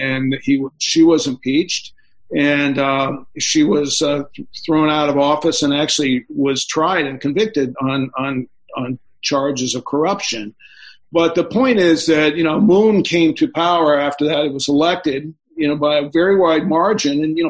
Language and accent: English; Japan; also born or lived in Korea; when I grew up in Japan and Korea